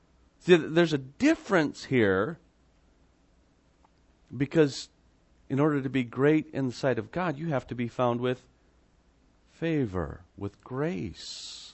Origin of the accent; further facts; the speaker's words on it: Illinois, United States; Those of you from there, I'm kidding. I'm from Illinois too. I get it.